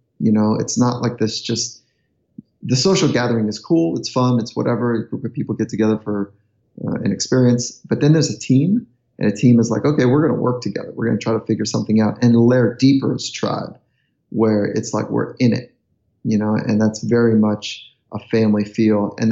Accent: California, United States; And then I didn't have a tribal thing in early days growing up in California.

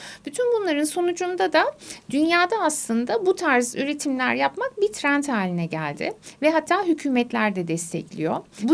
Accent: Hemşin, Rize, Turkey; Ben hemşinliyim de aslen.

